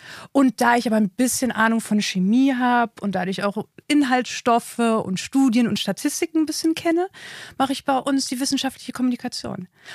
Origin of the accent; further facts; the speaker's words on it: Hilden, North Rhine-Westphalia, Germany; born there; now in Trier, Germany; bin in Hilden geboren. Also wirklich Rheinland, nicht Köln. Mein Vater war Kölner.